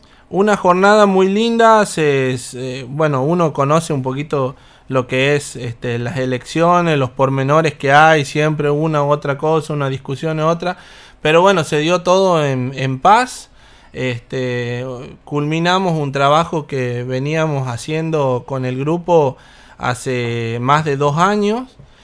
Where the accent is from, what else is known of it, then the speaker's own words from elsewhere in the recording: Pampa de los Guanacos, Santiago del Estero, Argentina; yo soy de Pampa de los Guanacos, me crié ahí, estudié afuera y volví, hoy tengo mi negocio y todo ahí.